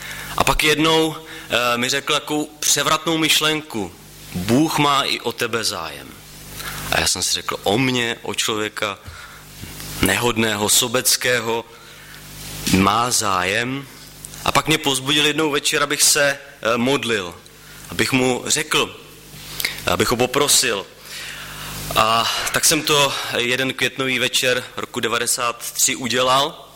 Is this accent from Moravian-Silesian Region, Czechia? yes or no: yes; Havířov, Moravian-Silesian Region, Czechia; born there; Já jsem se narodil v Havířově v nevěřícím prostředí a můžu říct, že jsem byl velký ateista, evolucionista